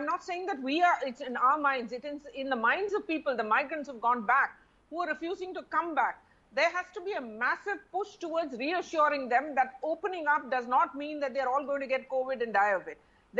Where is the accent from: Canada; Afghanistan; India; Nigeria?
India; Right to be worried. I'm an Indian.